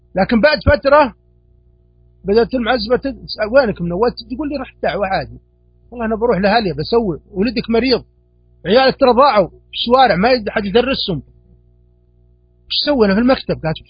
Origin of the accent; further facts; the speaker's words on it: Saudi Arabia; 70% من سبب التقبيل لعدم التفرغ عندنا في السعودية عدم دراسة الآثار الجانبية